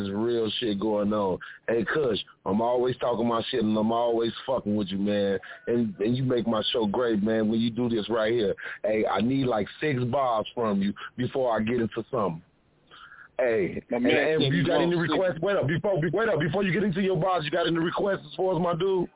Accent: Chicago, Illinois, United States; I'm from Chicago, man. But I always love me some Brooklyn in my life.

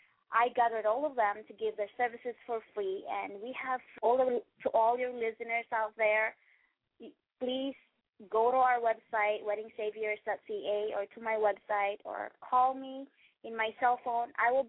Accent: Hawaii, United States; because I'm from Maui, I did my wedding in Maui in the beach

